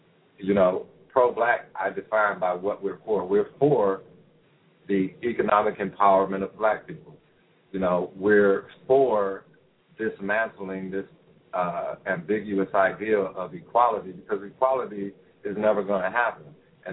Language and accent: English; Toledo, Ohio, United States; He happens to be from my hometown, Toledo. And so when I went back to Toledo